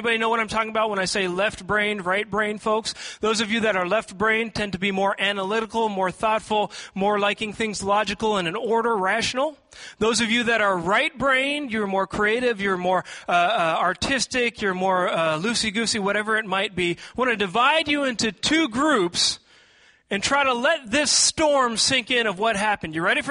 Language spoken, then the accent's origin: English; Seattle, Washington, United States; now in Texas, United States; When I grew up in Seattle, I was ready for said natural disasters that occur in Seattle.